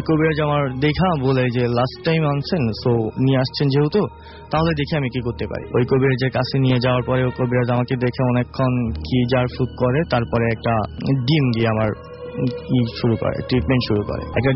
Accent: Chandpur, Chittagong Division, Bangladesh; now in Dhaka, Bangladesh; আমার দেশের বাড়ি, আমার গ্রামের বাড়ি চাঁদপুরে। সো আমার গ্রামের বাড়িতে আমি তখন অনেক দিন পরে গেছিলাম। আমার গ্রামের বাড়িটা একেবারে অজপাড়া, একেবারে ছোট্ট একটি গ্রাম।

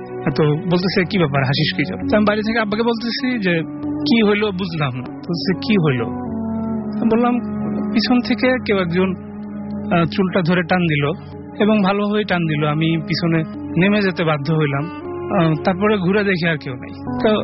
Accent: Belkuchi, Rajshahi Division, Bangladesh; আমি রাতে ঘুমিয়েছিলাম আমার গ্রামের বাড়িতে সিরাজগঞ্জের বেলকুচি তামাবাসা

